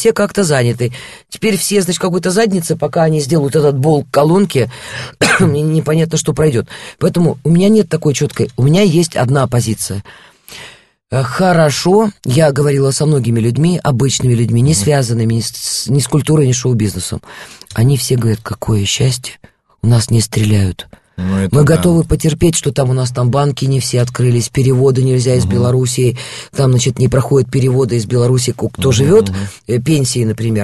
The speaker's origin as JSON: {"language": "Russian", "town": "Yalta", "region": "Crimea", "country": "Ukraine", "tie": "born or raised there", "said": "Наш, я выросла на Украине, да? Он наш. Я привыкла с детства с мамой в Ялте всю жизнь."}